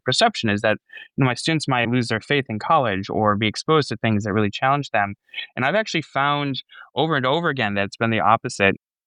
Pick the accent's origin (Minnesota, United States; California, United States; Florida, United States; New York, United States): Minnesota, United States; Hardy; we're from Hardy, Minnesota, and I love my winter sports.